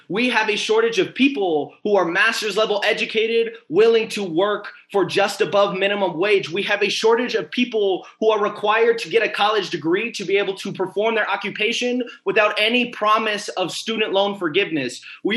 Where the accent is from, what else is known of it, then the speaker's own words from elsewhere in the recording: Denver, Colorado, United States; I'm from North Denver, which means that on the north side of Denver